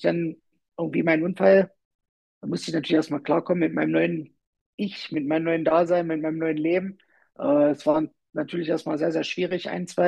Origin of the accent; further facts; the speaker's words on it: Rübeland, Saxony-Anhalt, Germany; so bin ich halt auch aufgewachsen hier oben bei uns im Harz, in Rübeland. Das war immer so das kleine Zeckendorf, das Geiliendorf.